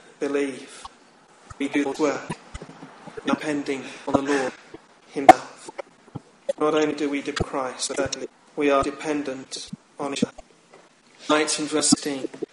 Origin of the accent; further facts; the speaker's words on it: England, United Kingdom; As proud English people, we don't very independently much